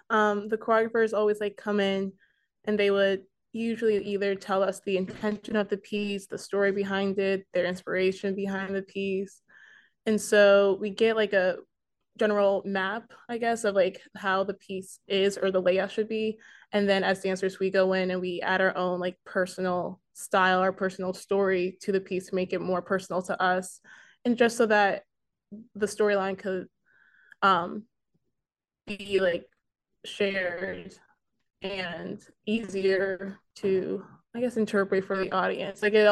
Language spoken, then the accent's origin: English; Maryland, United States; moved away as an adult; And I'm originally from Maryland, so I wasn't able to like travel to New York as often when I was younger.